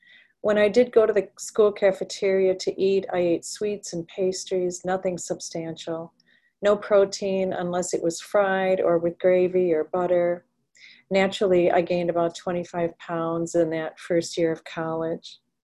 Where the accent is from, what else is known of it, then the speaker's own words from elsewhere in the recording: Chicago, Illinois, United States; I grew up in Chicago. I'm from an immigrant family. We weren't poor.